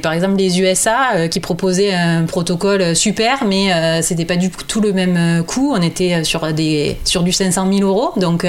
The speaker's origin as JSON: {"language": "French", "region": "Southern France", "country": "France", "said": "Moi, comme on peut m'entendre, je viens du sud de la France."}